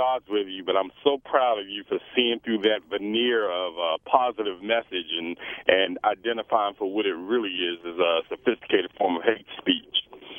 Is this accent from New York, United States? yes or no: no; Washington, District of Columbia, United States; I grew up in Washington, D.C., which is a predominantly black city.